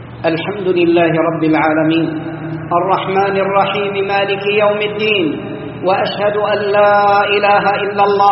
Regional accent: Saudi Arabia; بلادنا المملكة العربية السعودية

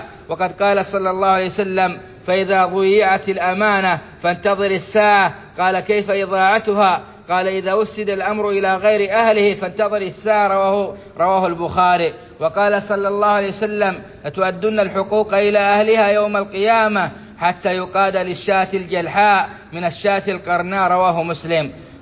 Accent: Saudi Arabia

